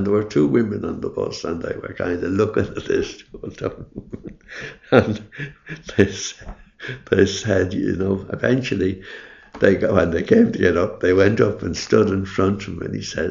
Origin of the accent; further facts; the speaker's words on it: Dublin, Leinster, Ireland; accent: Dublin; I don't hear my accent as a Dublin accent very much, but when I hear it on a record, I hear the Dublin accent in it.